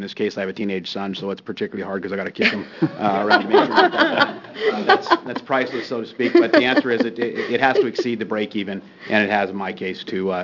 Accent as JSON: {"language": "English", "town": "John Day", "region": "Oregon", "country": "United States", "said": "I'm from John Day. My family owns a small outfit south of John Day between there and Seneca."}